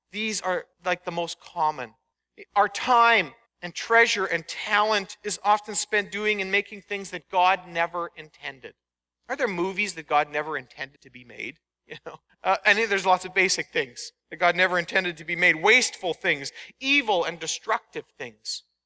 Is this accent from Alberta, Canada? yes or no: no; Manitoba, Canada; I grew up in Manitoba, and we went and stayed overnight in households there